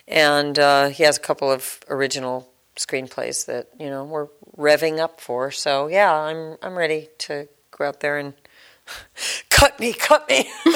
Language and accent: English; Los Angeles, California, United States; And in L.A., I driving in the car, I came up from San Diego, and it was like, stop and go. I kept thinking, well, we'll get out of the traffic jam and then we'll drive. So wild to me, because I grew up here.